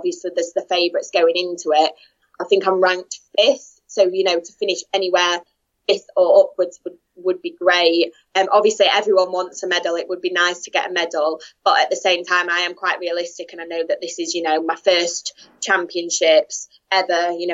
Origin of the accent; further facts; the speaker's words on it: Doncaster, Yorkshire and the Humber, United Kingdom; And then I was born in Doncaster, raised there.